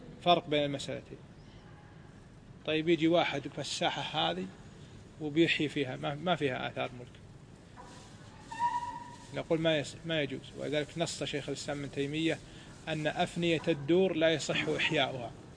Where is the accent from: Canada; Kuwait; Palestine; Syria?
Kuwait; كان أول ما هو معروف عندنا، معروف في الشام، الآن صار معروف حتى عندنا في الكويت.